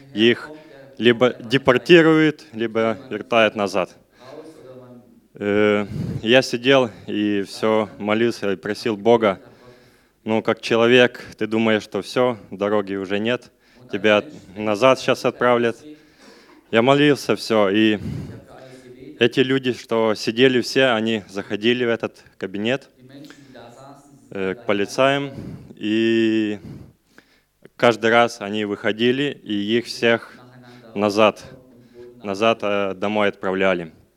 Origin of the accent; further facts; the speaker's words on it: Ukraine; now in Germany; Я приехал с Украины.